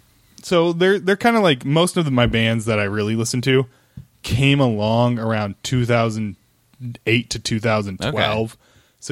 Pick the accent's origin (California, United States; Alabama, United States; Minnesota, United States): California, United States; Roseville; because I grew up in Roseville, Sacramento area.